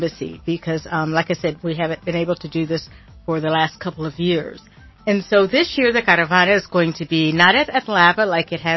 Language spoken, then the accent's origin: English; United States; I'm not saying it because I'm from the United States